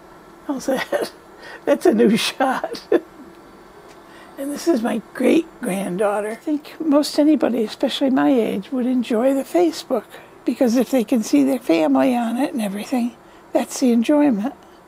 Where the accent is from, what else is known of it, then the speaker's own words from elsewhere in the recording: United States; I'm from the Spencer-Vinton area.